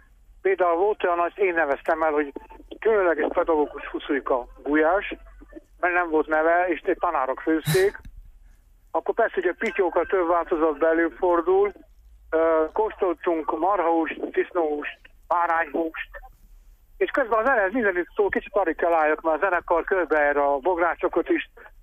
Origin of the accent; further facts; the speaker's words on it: Harghita, Romania; Én gyergyói vagyok én is